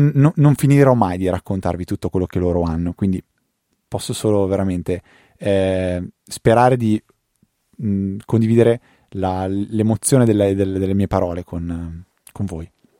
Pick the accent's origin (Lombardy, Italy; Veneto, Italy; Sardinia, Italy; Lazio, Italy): Lombardy, Italy; un'azienda di Trezzo sull'Adda, quindi diciamo vicino a Bergamo dalle mie parti